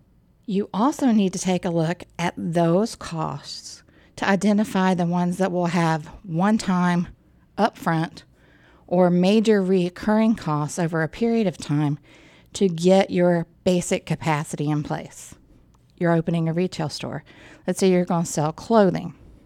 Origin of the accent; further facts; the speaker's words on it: West Virginia, United States; I grew up in West Virginia. I think I've mentioned that several times on the show.